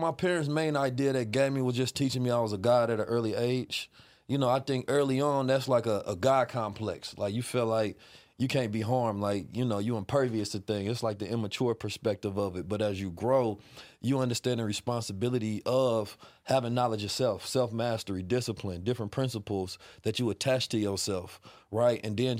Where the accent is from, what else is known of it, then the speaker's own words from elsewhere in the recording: Oakland, California, United States; also born or lived in St. Louis, Missouri; I'm from Oakland, California. St. Louis born. Left when I was like two, so I was raised in Oakland. Back and forth when I was a teenager.